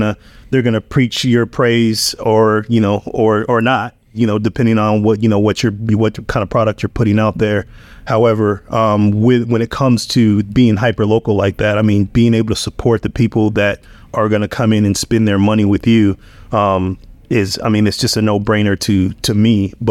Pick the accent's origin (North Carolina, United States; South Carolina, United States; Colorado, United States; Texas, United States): Colorado, United States; Denver; I mean, I'm from Denver. So, you know, I grew up in Park Hill, you know, growing up in Denver, and then, you know, I finished high school in Aurora.